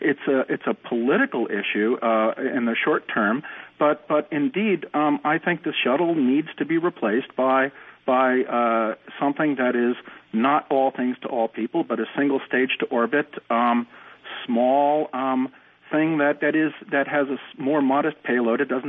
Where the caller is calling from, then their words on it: Somerville, Massachusetts, United States; from Somerville, Massachusetts.